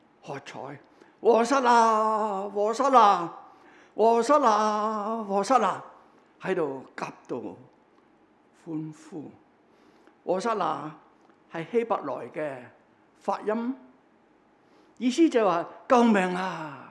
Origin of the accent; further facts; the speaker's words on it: Hong Kong; 我哋香港人做咗100多年嘅殖民地，對國已經係好淡薄